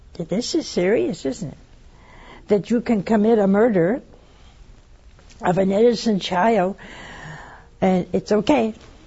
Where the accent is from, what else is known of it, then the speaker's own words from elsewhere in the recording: United States; Everybody's going to think I'm Irish, and I'm not. I'm Italian. But I prayed for any other country. They think I was from that country. No, I'm not. I'm an American.